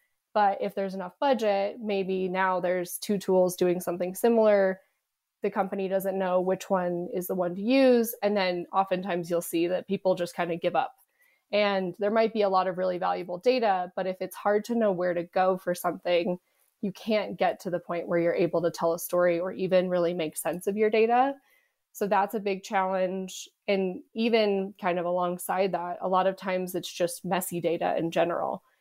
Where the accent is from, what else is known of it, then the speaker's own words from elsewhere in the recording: Colorado, United States; I'm from Colorado, born and raised. So love to hear that you love Colorado. I went to CU Boulder, actually. So just can't leave the mountains.